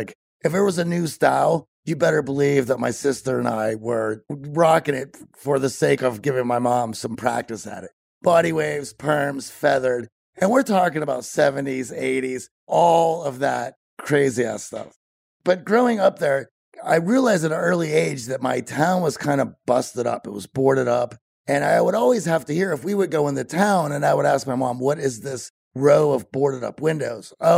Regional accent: Greensburg, Pennsylvania, United States; I was born about 40 miles southeast of Pittsburgh, which was a place called Greensburg, which growing up at that time

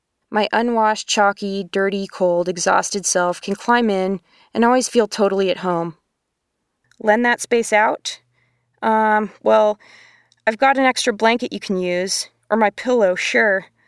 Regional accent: Eastern Canada, Canada; I grew up in Eastern Canada in a family that wasn't really that outdoorsy.

